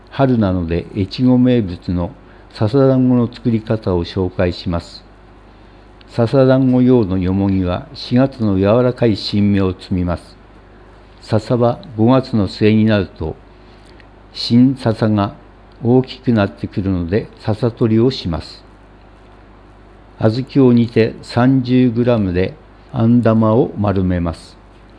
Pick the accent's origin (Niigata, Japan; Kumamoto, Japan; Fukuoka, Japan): Niigata, Japan; Minamiuonuma; 私はお米で有名な南魚沼で育ちました。